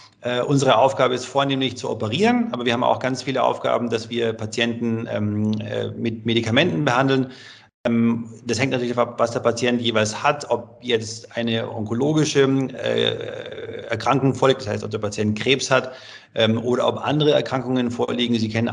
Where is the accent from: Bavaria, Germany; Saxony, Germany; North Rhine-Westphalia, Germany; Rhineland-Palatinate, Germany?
Bavaria, Germany; Munich; now in Freiburg, Germany; in München, wo ich herkomme